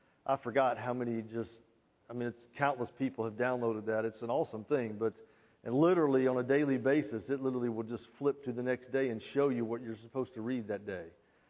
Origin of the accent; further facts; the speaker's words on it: the South, United States; Now, I'm from the South, so I want to say that it takes about 7 syllables for me to get that out.